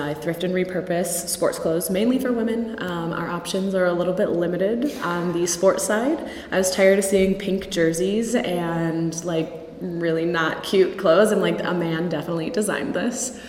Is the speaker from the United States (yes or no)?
yes; Euclid, Ohio, United States; Yeah, so I am originally from Euclid, Ohio. Grew up there my whole life. My parents are still there.